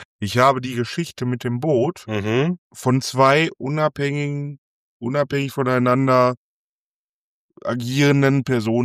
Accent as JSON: {"language": "German", "town": "Essen", "region": "North Rhine-Westphalia", "country": "Germany", "said": "hier gefühlt in der Umgebung, hier, ich komme aus Essen"}